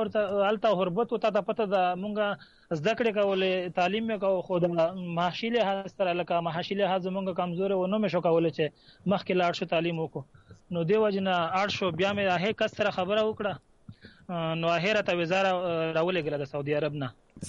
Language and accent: Pashto; Khyber Pakhtunkhwa, Pakistan; moved away as an adult; زه بالکل د شمالي وزیرستان یم، د دوړ قبیله سره مې تعلق ته او د میرالی تحصیل سره زما تعلق ته.